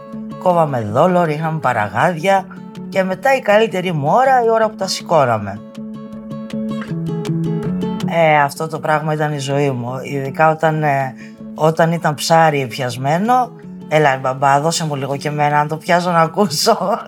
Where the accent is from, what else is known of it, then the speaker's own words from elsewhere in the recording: Kyllini, Western Greece, Greece; Μεγάλωσα στην Κυλλήνη, ο πατέρας μου ψαράς, η μάνα μου βοηθούσε και αυτή στο καίκι.